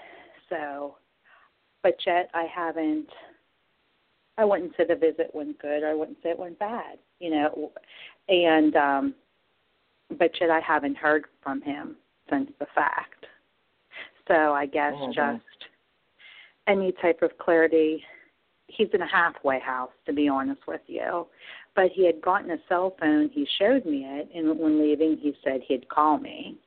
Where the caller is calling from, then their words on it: Pennsylvania, United States; I'm calling from Pennsylvania.